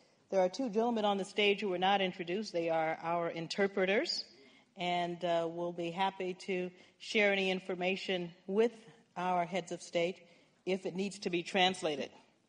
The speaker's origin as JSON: {"language": "English", "region": "Ohio", "country": "United States", "said": "All this time, I thought I had hailed from Ohio, but I'm happy to see, Your Excellency, that you consider me close to your heart and your homeland."}